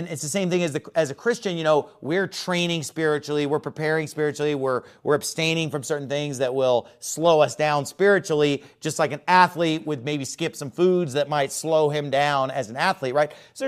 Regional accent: United States; But I'm still just aware of it growing up in America.

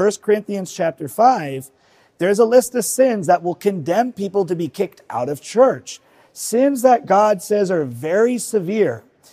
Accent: Hawaii, United States; I'm from Hawaii, and in Hawaii, we all understand what a tiki is, right?

